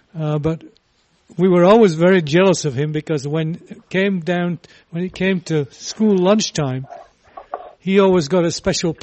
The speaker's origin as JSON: {"language": "English", "region": "England", "country": "United Kingdom", "tie": "born or raised there", "said": "When I was growing up in England"}